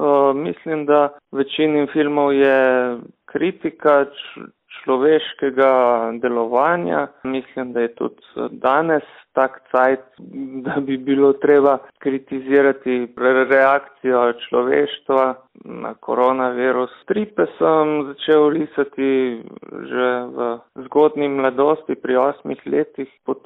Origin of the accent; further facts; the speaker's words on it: Sevšček, Inner Carniola–Karst, Slovenia; Odraščal sem v Sevščku pri Cerknici. To je rojstni kraj Maksima Gasparja, tako da kar zanimiva vas